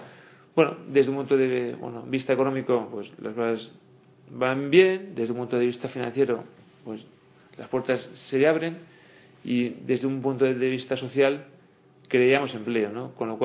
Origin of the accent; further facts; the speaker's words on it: San Sebastián, Basque Country, Spain; born there; Yo nací en San Sebastián.